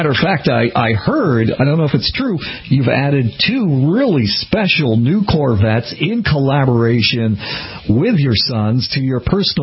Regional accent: Needham, Massachusetts, United States; I'm from Needham, Massachusetts, and I don't live that far, about 15 miles west of where I grew up

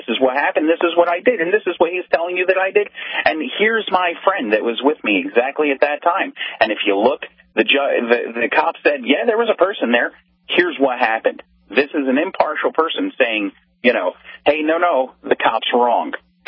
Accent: Philadelphia, Pennsylvania, United States; also born or lived in California; Now, I'm from Philadelphia.

